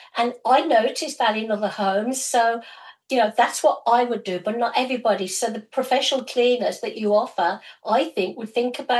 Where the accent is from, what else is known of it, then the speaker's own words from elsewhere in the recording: England, United Kingdom; moved away; Now, obviously, I emigrated here in 93 from England and we sold three homes over there.